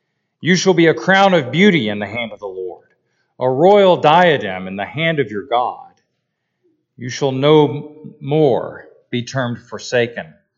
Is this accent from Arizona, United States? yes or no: no; Atlanta, Georgia, United States; the great amateur golfer from my hometown, Atlanta, Georgia